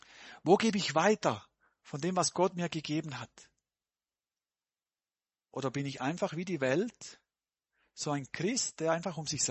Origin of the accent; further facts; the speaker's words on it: Switzerland; Mit Jungen habe ich manchmal diskutiert, bei uns in der Schweiz